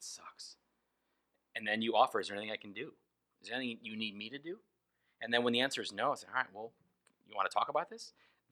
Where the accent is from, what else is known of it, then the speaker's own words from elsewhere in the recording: Aurora, Illinois, United States; like when I emailed Aurora, Colorado, I said, I'm from Aurora, Illinois.